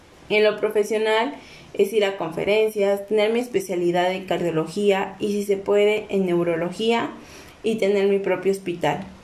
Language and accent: Spanish; Orizaba, Veracruz, Mexico; born there; Todo comienza el 2 de agosto del 2004, que es el día que nací, en Orizaba, Veracruz, en el Hospital Escudero. Actualmente tengo 16 años